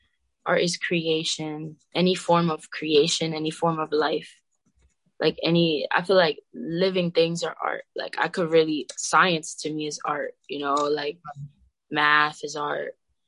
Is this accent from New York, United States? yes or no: yes; Brooklyn, New York, United States; Brooklyn is definitely in me and probably will always be in me.